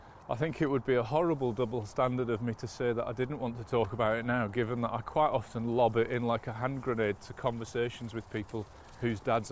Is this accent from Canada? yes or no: no; Kilwinning, Scotland, United Kingdom; also born or lived in Glasgow; I was born in Glasgow, and then moved to Ayrshire to Kilwinning, a place called Kilwinning.